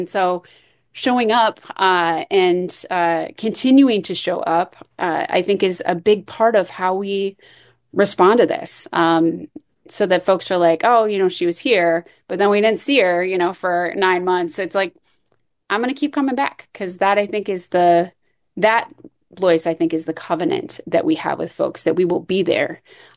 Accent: St. Louis Park, Minnesota, United States; I was grateful to represent St. Louis Park in the, in my hometown, in the legislature.

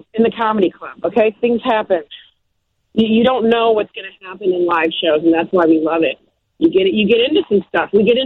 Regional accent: Midwest, United States; But also Famish refers to my life because I'm from the Midwest. I'm a, you know, working class background.

